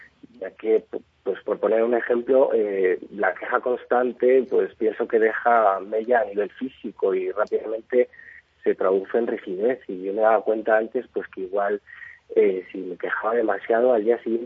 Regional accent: Madrid, Community of Madrid, Spain; born there; now in Mallorca, Spain; pues yo nací en Madrid, tengo 34 años

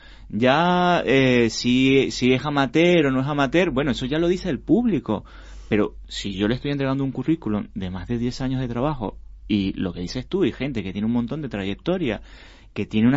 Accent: Venezuela; now in Spain; yo que soy venezolano y vengo de Latinoamérica y he recorrido y he trabajado en varias ciudades

